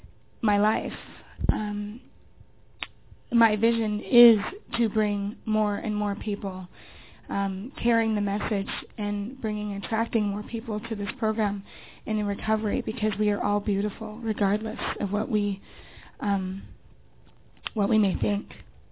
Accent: Utah, United States; And so I'm from Utah, and I booked my flight

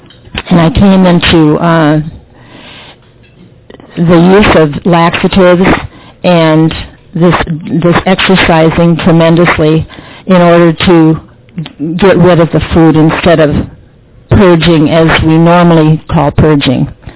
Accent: Minnesota, United States; moved away as an adult; also born or lived in Iowa; I moved to Michigan from Minnesota and Iowa, where I'd grown up, to teach school.

